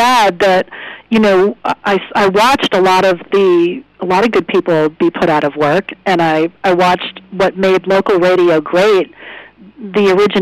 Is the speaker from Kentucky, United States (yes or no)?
no; Florida, United States; like when I grew up in South Florida, and you know, like Y100 was the big station, it was the sound of Miami, and it sounded like a South Florida station.